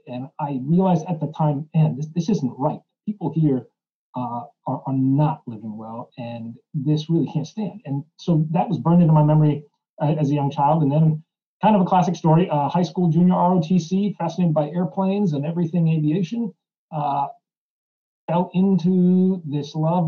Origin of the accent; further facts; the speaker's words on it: United States; first language Czech; English is a second language; As a young kid, I had the great fortune of actually being a first-generation American. English is not my first language. Many people would be surprised to find out.